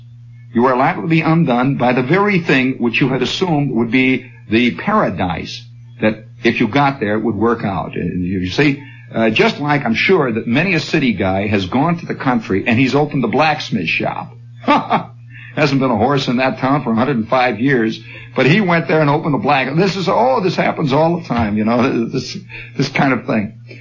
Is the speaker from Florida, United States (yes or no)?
no; Chicago, Illinois, United States; I'm not from a little town. I'm from South Chicago is what it is, really. And Chicago is certainly not LaPorte, Indiana.